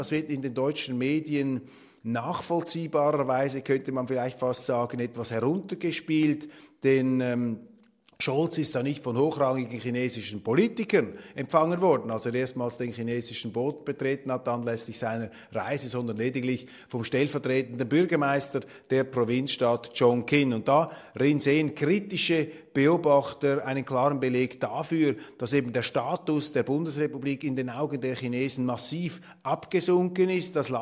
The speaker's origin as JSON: {"language": "German", "country": "Switzerland", "said": "Ich erlebe das als Schweizer."}